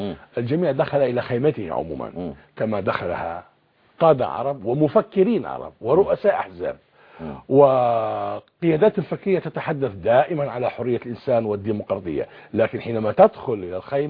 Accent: Libya; نحن كليبيين بعد هذه التجربة التي قضيناها في سجون القذافي

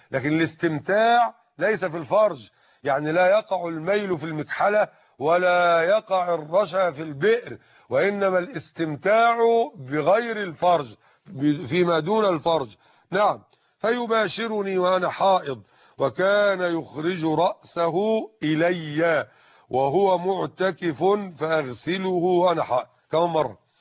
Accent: Egypt; الإزار يشبه عندنا في مصر ما يسمى بالجيبة

